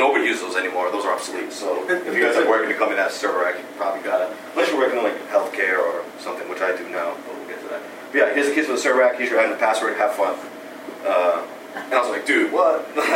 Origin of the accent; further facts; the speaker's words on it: Fall River, Massachusetts, United States; So I grew up in Fall River, went to Diamond, graduated in 05 in auto mechanics.